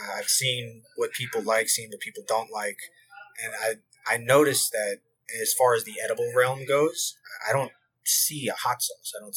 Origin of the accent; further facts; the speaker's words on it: Louisiana, United States; now in Denver, United States; I'm originally from Louisiana, so I bring that Louisiana spice here to Denver.